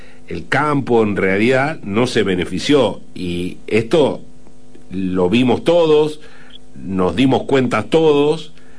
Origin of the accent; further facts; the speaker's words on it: Argentina; a mí me entristeció mucho como argentino, como alguien que ama a mi país